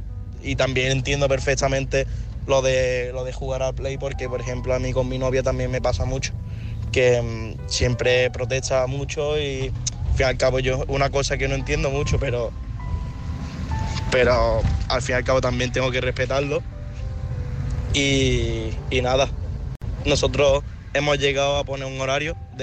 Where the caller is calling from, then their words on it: Carratraca, Andalusia, Spain; de Carratraca.